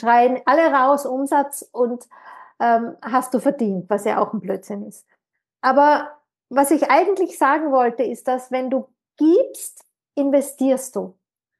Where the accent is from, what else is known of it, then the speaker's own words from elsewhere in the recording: Tyrol, Austria; Ich bin Tirolerin